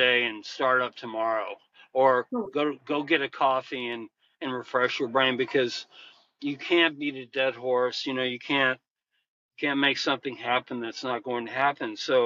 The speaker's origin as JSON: {"language": "English", "town": "Lubbock", "region": "Texas", "country": "United States", "said": "bonded with him because I'm from Lubbock and they're from Tulsa."}